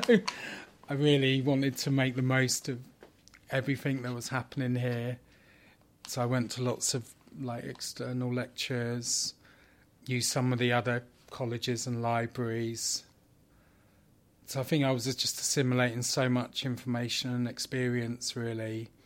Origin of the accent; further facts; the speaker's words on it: Luton, East of England, United Kingdom; because in my hometown, Luton, I felt different.